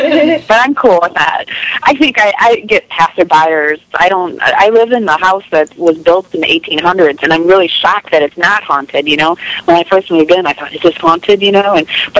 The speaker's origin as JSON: {"language": "English", "town": "Royal Oak", "region": "Michigan", "country": "United States", "tie": "born or raised there", "said": "I grew up in Royal Oak, so there was this show called Psychically Speaking with Marcello on Sunday nights, and it was on FM radio."}